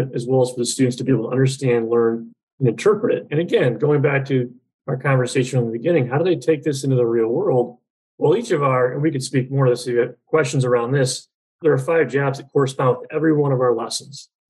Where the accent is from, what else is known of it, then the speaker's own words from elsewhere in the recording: Michigan, United States; now in Arizona, United States; So when I think of where I grew up in Eastern Michigan, a lot of water all over the state, surrounded by five lakes.